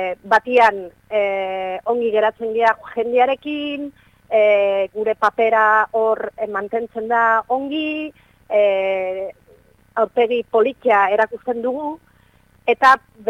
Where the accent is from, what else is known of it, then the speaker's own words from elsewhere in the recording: San Sebastián, Basque Country, Spain; now in Baztan, Spain; Ni donostiarra naiz, baina hemen bastanen bizi naiz dela, oain dela, ia amabost urte.